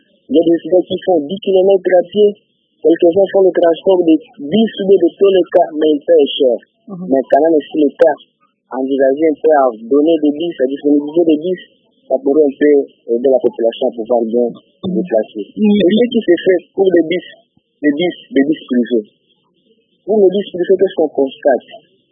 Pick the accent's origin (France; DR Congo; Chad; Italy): DR Congo